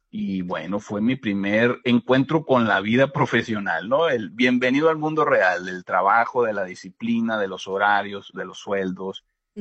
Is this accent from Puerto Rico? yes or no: no; Caborca, Sonora, Mexico; moved away as an adult; now in Phoenix, United States; llegué a la región de Phoenix, a la zona metropolitana de Phoenix, en calidad de estudiante internacional.